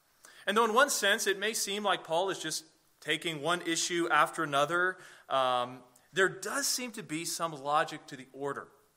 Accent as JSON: {"language": "English", "town": "Charlottesville", "region": "Virginia", "country": "United States", "tie": "born or raised there", "said": "Well, I grew up here in Charlottesville, and my grandparents on my dad's side lived here in town."}